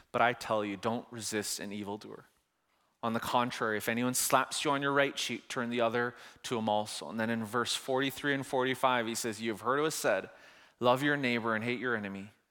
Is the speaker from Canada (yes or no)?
yes; Canada; I'm Korean, my wife is Chinese, we're Canadian